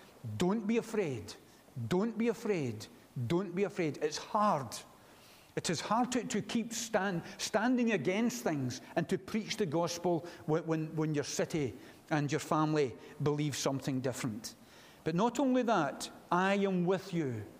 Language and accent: English; Scotland, United Kingdom; I'm not a Londoner. I don't know what a Londoner is. There's so many different varieties of Londoners. Scots are basically all the same, roughly. Edinburgh, Glasgow, we're all roughly the same. We love our country, but we're pagan.